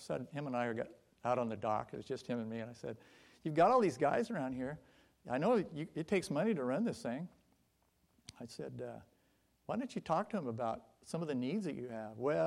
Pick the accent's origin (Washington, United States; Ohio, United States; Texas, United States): Washington, United States; Richland; I grew up with Jim in First Baptist Richland. I was one and he was one and a half.